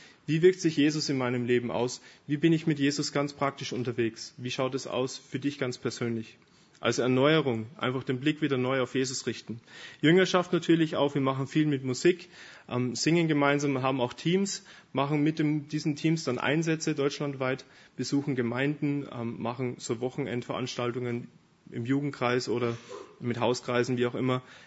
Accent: Austria; now in Germany; ich bin in christlichen Elternhaus aufgewachsen, mein Vater ist Pfarrer in Österreich. Ich bin auch Österreicher, der Bekannte ist nebenan, ich bin der unbekannte Österreicher. Bin dann nach Deutschland gekommen

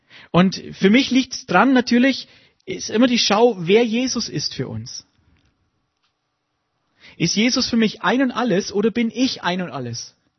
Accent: Bavaria, Germany; accent: Franconian; ich spreche Fränkisch, auch nicht Deutsch. Und es fällt mir manchmal schwer.

